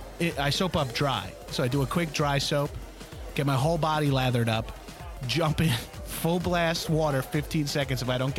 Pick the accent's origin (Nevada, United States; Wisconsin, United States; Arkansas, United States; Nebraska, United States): Nevada, United States; I grew up in just outside of Las Vegas.